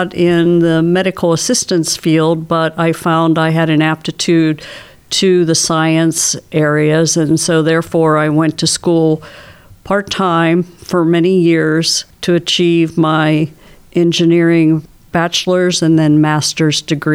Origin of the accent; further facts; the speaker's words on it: Pittsburgh, Pennsylvania, United States; Well, I was born on the south side of Pittsburgh, and then my parents relocated to the Mount Washington, Allentown area of the city.